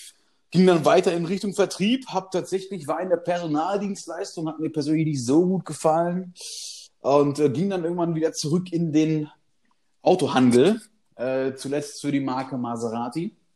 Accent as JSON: {"language": "German", "town": "Lippstadt", "region": "North Rhine-Westphalia", "country": "Germany", "said": "ich komme aus Lippstadt, im Volksmunde auch das Venedig Nordrhein-Westfalens genannt."}